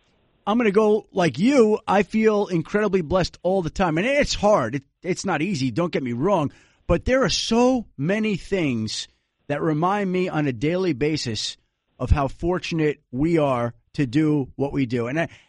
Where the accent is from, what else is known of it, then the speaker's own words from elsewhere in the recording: Bellmore, New York, United States; I'm from Belmore, Long Island, right?